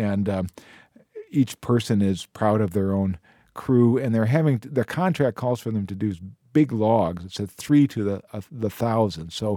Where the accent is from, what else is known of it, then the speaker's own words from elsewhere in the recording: Rice Lake, Wisconsin, United States; I was born and raised in Rice Lake up in northwest Wisconsin